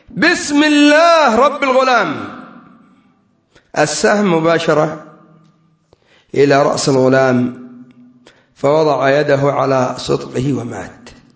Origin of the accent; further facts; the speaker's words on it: Yemen; كان عندنا في اليمن الأعلى، وما أدري عندكم